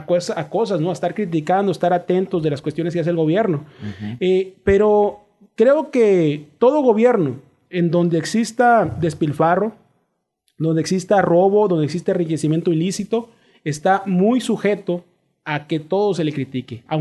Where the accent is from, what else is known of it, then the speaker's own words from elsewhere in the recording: Mexico; pensaban que podemos, como mexicanos, acceder no a esas sillas